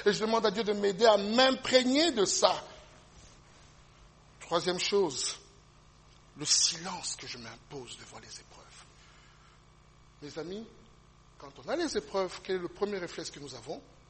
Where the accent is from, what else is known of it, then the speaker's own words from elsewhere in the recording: Belgium; J'aurais beau lui dire que j'habite en Belgique, que je suis belge